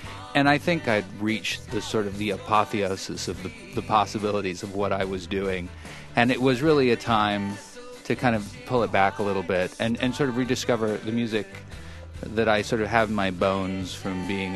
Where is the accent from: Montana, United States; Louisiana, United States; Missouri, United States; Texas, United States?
Montana, United States; Helena; Yeah, and I grew up in Helena, Montana, so it was really hard to get a hold of music.